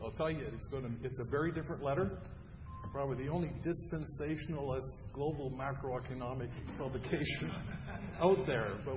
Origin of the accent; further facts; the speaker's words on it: Canada; I'm a Canadian, you probably know